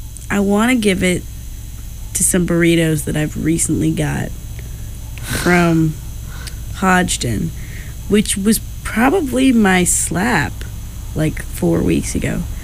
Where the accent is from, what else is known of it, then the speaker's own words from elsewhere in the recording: Canada; I am Canadian.